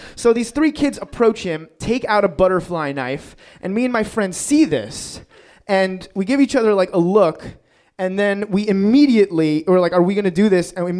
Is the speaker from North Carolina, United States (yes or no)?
no; New York City, New York, United States; I grew up in Queens in New York, and I was very tiny until senior year in high school